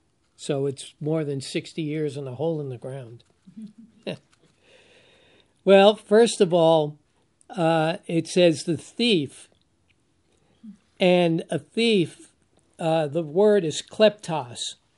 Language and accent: English; New York, United States; I was raised in the Roman Catholic Church, Italian parents in New York, that's where you go.